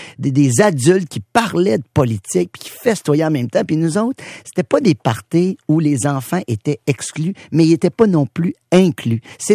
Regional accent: Prévost, Quebec, Canada; Je suis né à Saint-Jérôme, j'ai grandi à Prévost, qu'on appelait Shawbridge à l'époque.

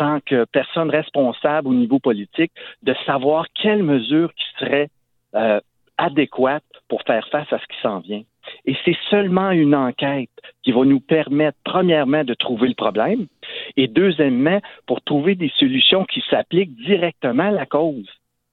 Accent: Gatineau, Quebec, Canada; Moi, je suis né à Gatineau, j'ai grandi à Gatineau, je connais plusieurs enjeux dans cette municipalité.

